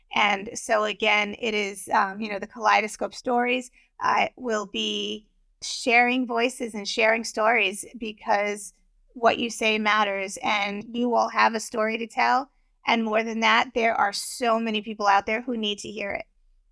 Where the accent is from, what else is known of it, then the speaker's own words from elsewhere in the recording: New York, United States; I am from New York.